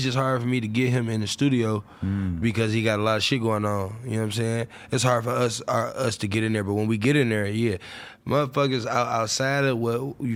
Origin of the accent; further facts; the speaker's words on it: Detroit, Michigan, United States; The night I met him, I'm telling him I'm from Detroit.